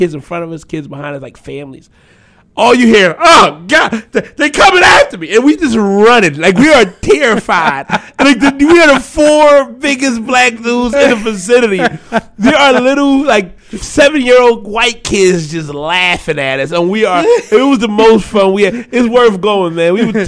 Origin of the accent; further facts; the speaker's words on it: Philadelphia, Pennsylvania, United States; It's sad, but it's one of those things where when I say I'm from South Philly